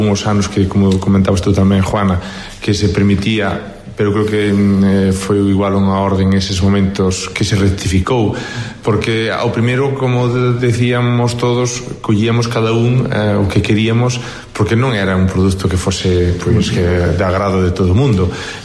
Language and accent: Galician; Espiñeirido, Galicia, Spain; eu son de Espiñerido, que queda aquí un poquinho ao lado